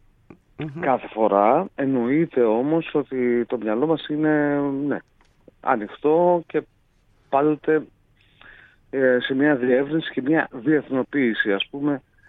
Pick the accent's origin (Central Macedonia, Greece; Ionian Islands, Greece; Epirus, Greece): Epirus, Greece; Ioannina; η καταγωγή μου είναι από τα Γιάννενα. Μεγαλωμένος είμαι δίπλα από το αρχαίο, θέατρο της Δωδώνης.